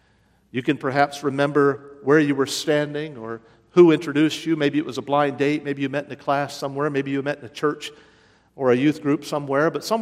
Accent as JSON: {"language": "English", "region": "West Virginia", "country": "United States", "tie": "born or raised there", "said": "When I was a teenager growing up in West Virginia, I had three friends that I hung around with a lot."}